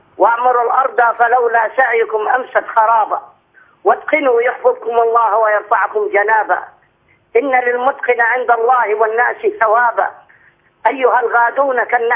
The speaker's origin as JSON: {"language": "Arabic", "town": "Aswan", "region": "Aswan Governorate", "country": "Egypt", "said": "وأنا من أسوان، وسوف أدعوك إلى أسوان"}